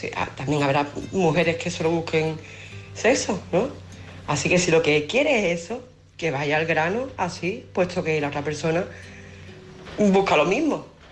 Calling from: Málaga, Andalusia, Spain; de Málaga.

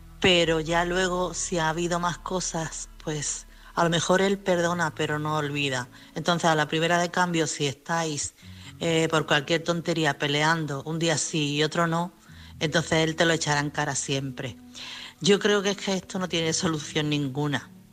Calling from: Chiclana de la Frontera, Andalusia, Spain; de Chiclana.

